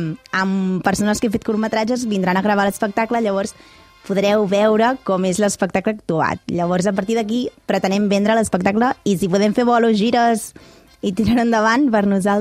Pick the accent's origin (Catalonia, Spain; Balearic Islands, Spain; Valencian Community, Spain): Catalonia, Spain; Caldes; que jo sóc de Caldes